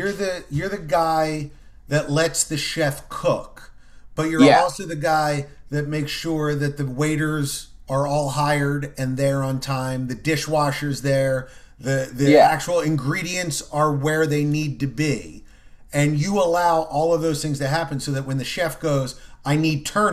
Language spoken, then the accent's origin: English; New Jersey, United States; when I first got into this business, I'm just an English teacher from New Jersey, right? Doing comedy on the side.